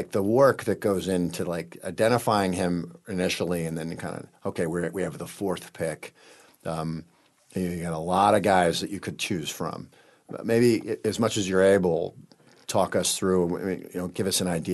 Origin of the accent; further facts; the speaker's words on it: Midwest, United States; I'm from the Midwest.